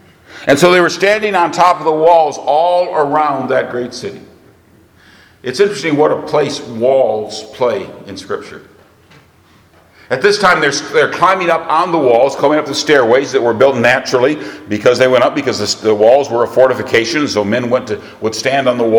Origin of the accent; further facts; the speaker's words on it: United States; accent: American; moved away; I'm from the States originally. I apologize for that. It's where my mother happened to be when I was born. I didn't have much choice in the matter. I learned to speak in the States. And because I learned to speak in the States, they say I have an American accent.